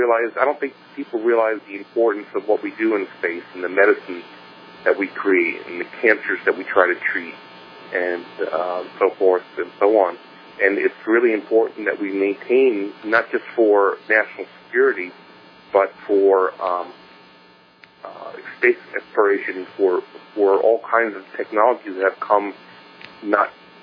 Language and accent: English; Florida, United States; I'm originally from Florida area